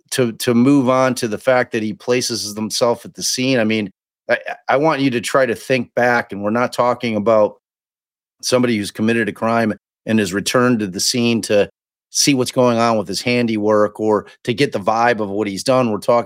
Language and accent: English; Midwest, United States; I'm from the Midwest, and like I went to college in rural Illinois